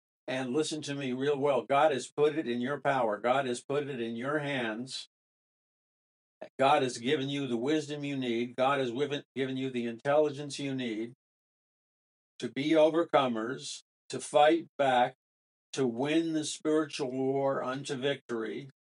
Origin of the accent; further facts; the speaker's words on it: New York City, New York, United States; I grew up in New York City.